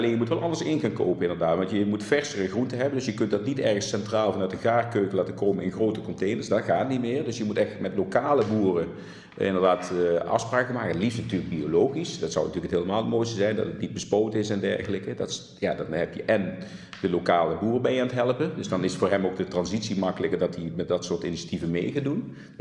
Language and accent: Dutch; North Brabant, Netherlands; Ik kom uit Brabant, dus we zeggen dat iedereen is man.